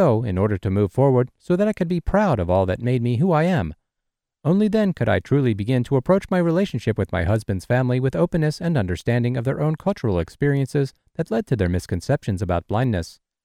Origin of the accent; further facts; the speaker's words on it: United States; born there; I am Chinese American and born here in the States. My parents immigrated here from Hong Kong as young adults.